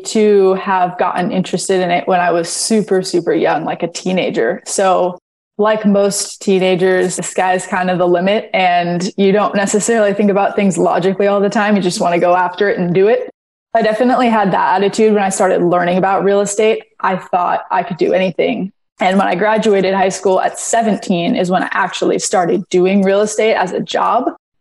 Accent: Los Angeles, California, United States; We grew up in Los Angeles. So it's pretty expensive.

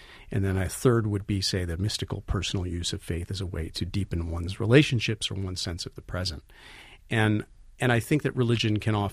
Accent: Milwaukee, Wisconsin, United States; Well, I grew up in Milwaukee in the 80s

